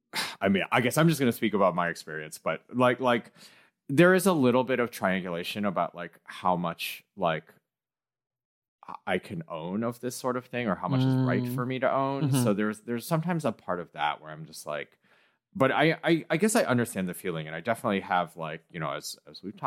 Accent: Midwest, United States; I grew up in the Midwest and like, engaged with a lot of this type of white culture

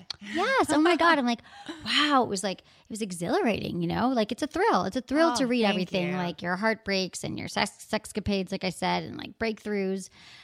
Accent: Midwest, United States; I'm from the Midwest, like air. I say long A's.

